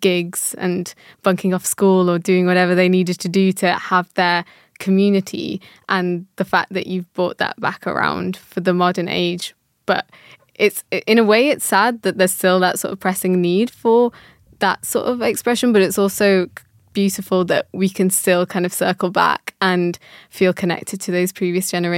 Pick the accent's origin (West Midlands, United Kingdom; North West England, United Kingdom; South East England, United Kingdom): West Midlands, United Kingdom; Stoke-on-Trent; I'm asking because I grew up in Stoke-on-Trent and there aren't many Indian people there at all. So for me, like, my Tamil identity was very much somethi